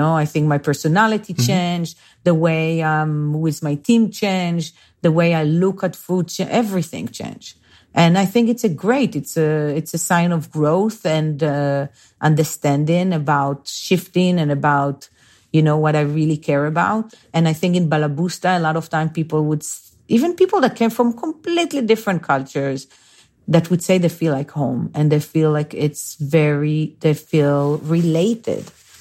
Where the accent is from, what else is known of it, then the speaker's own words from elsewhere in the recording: Bnei Brak, Central District, Israel; English is a second language; So I grew up in a small town called Bnei Brak. And this is like 5-7 minutes from Tel Aviv, from the center.